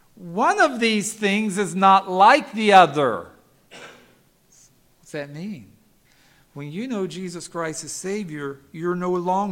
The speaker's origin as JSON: {"language": "English", "town": "Kansas City", "region": "Missouri", "country": "United States", "tie": "born or raised there", "said": "Say, I grew up in Kansas City. I'm no foreigner here. I mean, I know what it is to be a Missourian because I've been a Missourian all my life."}